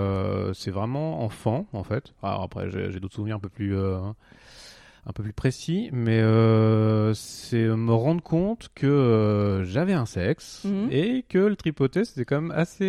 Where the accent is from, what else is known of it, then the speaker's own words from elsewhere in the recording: Normandy, France; Et j'ai grandi en Normandie.